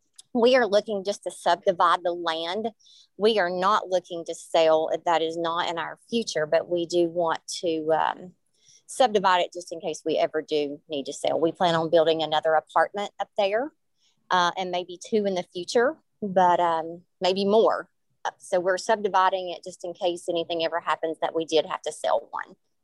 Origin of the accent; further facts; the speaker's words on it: United States; I'm actually from Johnson County.